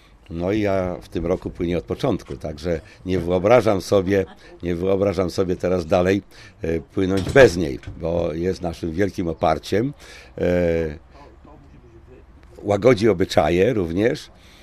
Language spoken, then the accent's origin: Polish; Kielce, Świętokrzyskie Voivodeship, Poland; aczkolwiek pochodzę z Kielc, czyli niedaleko stąd.